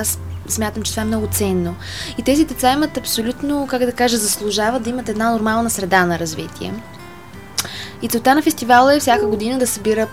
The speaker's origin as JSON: {"language": "Bulgarian", "town": "Montana", "region": "Montana Province", "country": "Bulgaria", "tie": "born or raised there", "said": "Монтана, това е моят роден град. Там съм израсла, завършила математическа гимназия. Там съм започнала да се занимавам с изкуство."}